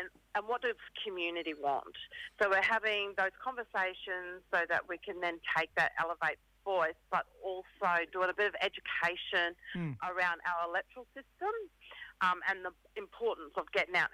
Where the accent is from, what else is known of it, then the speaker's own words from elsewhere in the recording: Queensland, Australia; now in Ipswich, Australia; from Central West Queensland. … I'm currently living on Yuggera country around Ipswich.